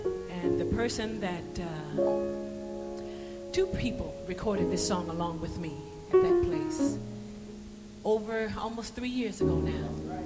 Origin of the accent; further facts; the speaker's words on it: Oakland, California, United States; And I was very thrilled to have the pleasure of recording it in my hometown, Oakland, California.